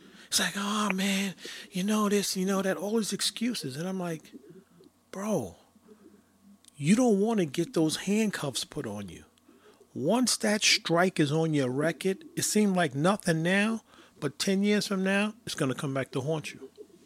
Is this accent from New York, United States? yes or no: yes; Bronx, New York, United States; And look, I'm originally from the Bronx. And if you notice, there's a revitalization of the Bronx.